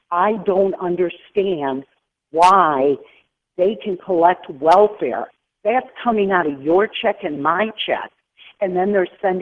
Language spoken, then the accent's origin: English; Grand Rapids, Michigan, United States; I'm from Grand Rapids, tons of fruit, not in the city, obviously.